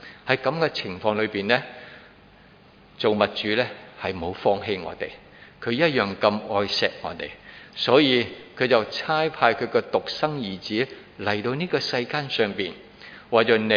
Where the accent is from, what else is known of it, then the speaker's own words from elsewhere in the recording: China; 尤其是我哋中國人咧係好中意咧五福臨門嘅喎